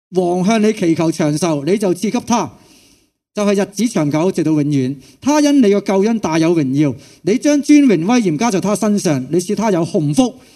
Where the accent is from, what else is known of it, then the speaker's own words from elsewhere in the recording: Hong Kong; 我哋香港人真系蒙福。